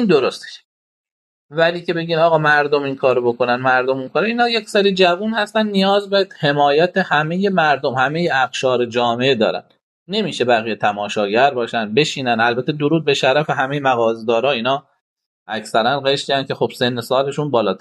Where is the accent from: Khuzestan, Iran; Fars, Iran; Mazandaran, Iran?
Fars, Iran; Eqlid; اقلید، اه شهر خودم،